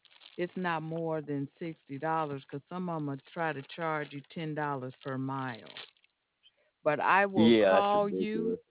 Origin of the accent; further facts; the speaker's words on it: Chicago, Illinois, United States; Because, see, I'm a city girl. I'm from Chicago.